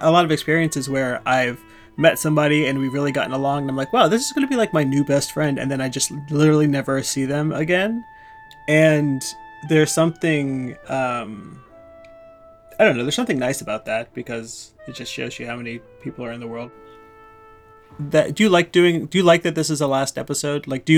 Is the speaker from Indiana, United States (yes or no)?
yes; Indiana, United States; I'm from the Midwest. I'm from Indiana.